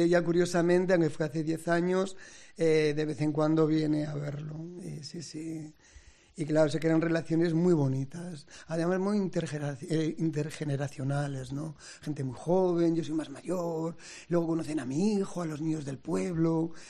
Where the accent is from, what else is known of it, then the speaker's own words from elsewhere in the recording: Nájera, La Rioja, Spain; Yo soy de Nájera, que es un punto muy importante en la ruta jacobea. Por decir ciudades de al lado, pues Logroño, Santo Domingo de la Calzada, Burgos, que está a 80 kilómetros. Entonces, que crecí en el colo de mis padres, allá en La Rioja